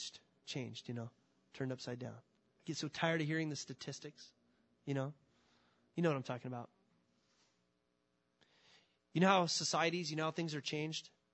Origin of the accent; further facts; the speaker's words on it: California, United States; I grew up in California.